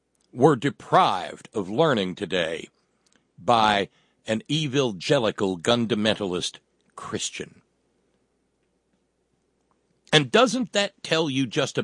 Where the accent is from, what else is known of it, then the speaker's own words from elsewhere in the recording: Appalachia, United States; Hey, I'm an Appalachian, I can say this.